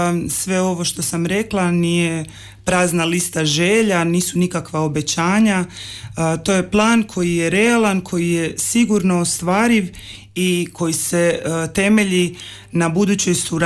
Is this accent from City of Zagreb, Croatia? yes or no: yes; Zagreb, City of Zagreb, Croatia; moved away as an adult; now in Vrlika, Croatia; imam 37 godina i ja sam kandidatkinja za gradonačelnicu grada Vrlike. Rođena sam i odrasla u Zagrebu, a prije 5 godina sam se preselila u grad Vrliku, gdje sam se udala i osnovala svoju obitelj.